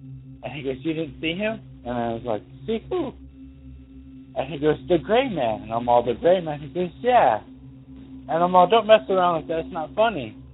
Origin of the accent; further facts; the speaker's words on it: Douglas, Wyoming, United States; but I'm from Douglas, Wyoming, originally.